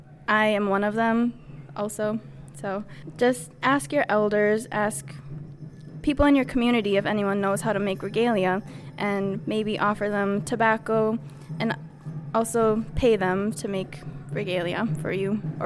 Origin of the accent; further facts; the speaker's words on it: Nett Lake, Minnesota, United States; I'm from the Boys Fort Indian Reservation, Net Lake.